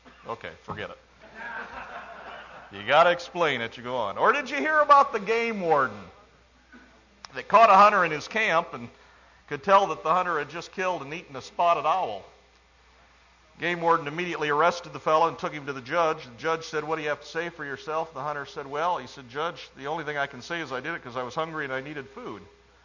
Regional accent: South Bend, Indiana, United States; I was in my hometown of South Bend, Indiana, just a few weeks ago

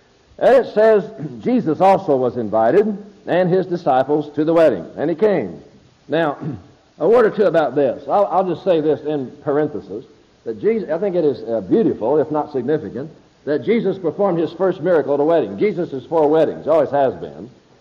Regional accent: Indiana, United States; I know I was a little boy growing up in Lawrence County, Indiana, and I come from a big family.

